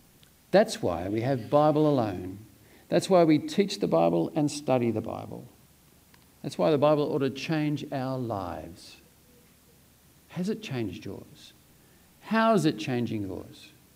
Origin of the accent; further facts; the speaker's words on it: Australia; And I, as an Australian, I am my Christian heritage from William Tyndale's work